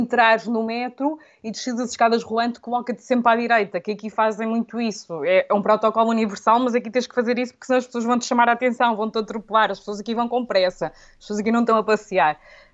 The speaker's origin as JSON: {"language": "Portuguese", "town": "Porto", "region": "Norte", "country": "Portugal", "lives_now": "Madrid, Spain", "said": "É assim, eu sou do Porto, não é?"}